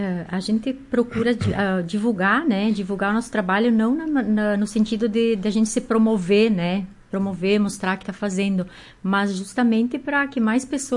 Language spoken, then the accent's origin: Portuguese; Viadutos, Rio Grande do Sul, Brazil; É Viadutos.